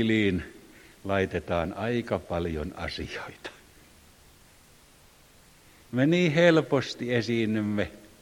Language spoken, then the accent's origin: Finnish; Ostrobothnia, Finland; Minä muuten olen pohjalainen. Enkä savolainen, enkä karjalainen.